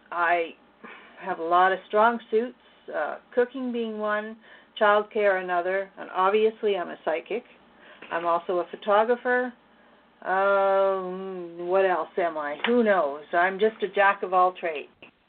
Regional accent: Alberta, Canada; we are both Canadian. Both of us Canadian, both of us Albertans.

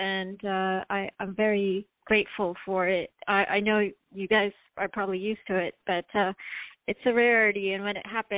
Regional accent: North Carolina, United States; So North Carolina, my question is...

